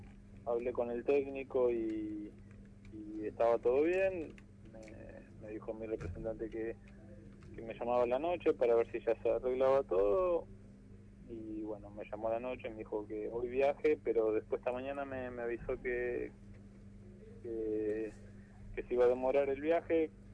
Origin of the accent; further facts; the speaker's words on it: Ramallo, Buenos Aires Province, Argentina; Ahora organizándome un poco acá en Ramallo, en mi ciudad natal